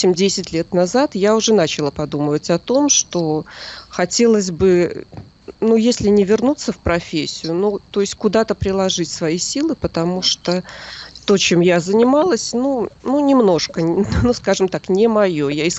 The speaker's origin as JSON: {"language": "Russian", "country": "Belarus", "said": "Я из Беларуси, я живу в Могилеве."}